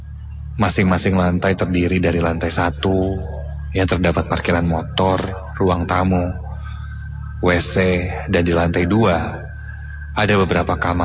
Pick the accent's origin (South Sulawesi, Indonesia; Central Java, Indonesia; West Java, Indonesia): West Java, Indonesia; Cianjur; now in Bandung, Indonesia; asalku dari Cianjur. Aku sudah menjadi perantau kerja di Bandung sekitar 3,5 tahun.